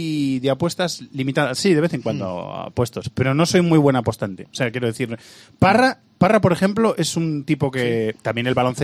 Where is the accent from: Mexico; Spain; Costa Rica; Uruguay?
Spain; Cuenca, Castilla-La Mancha; Yo soy de Cuenca capital.